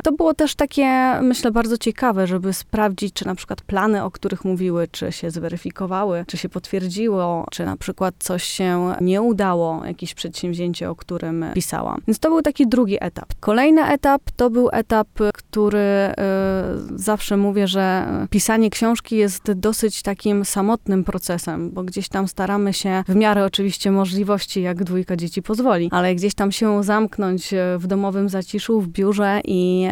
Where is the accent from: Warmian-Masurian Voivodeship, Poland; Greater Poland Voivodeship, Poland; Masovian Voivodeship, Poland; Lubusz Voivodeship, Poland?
Warmian-Masurian Voivodeship, Poland; Szczytno; born there; Urodziłam się na Mazurach, w Szczytnie. Od 2009 roku mieszkam na Warmii